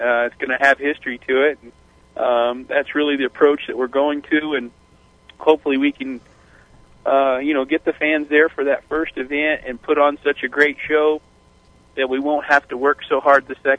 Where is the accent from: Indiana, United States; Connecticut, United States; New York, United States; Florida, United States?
Indiana, United States; Indianapolis; I grew up in Indianapolis, and my goal since I could remember walking and talking was to race in the Indy 500